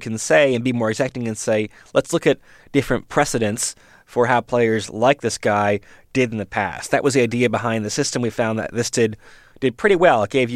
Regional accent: Michigan, United States; I grew up in Michigan.

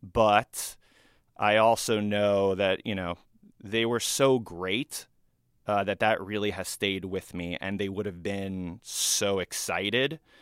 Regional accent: New York, United States; born or raised there

